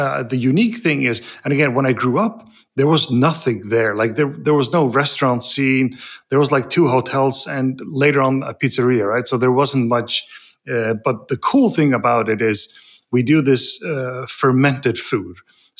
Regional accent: Faroe Islands; Yeah, I probably grew up in a pretty unlikely place. I come from a place called the Faroe Islands.

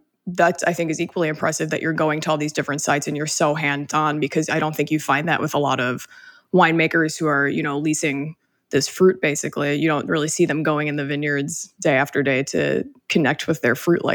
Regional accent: Midwest, United States; I'm from the Midwest as well.

